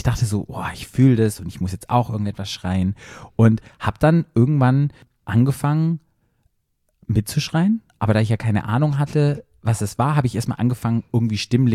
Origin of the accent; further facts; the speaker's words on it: Baden-Württemberg, Germany; ich komme ja aus dem Dorf, aus dem Schwarzwald.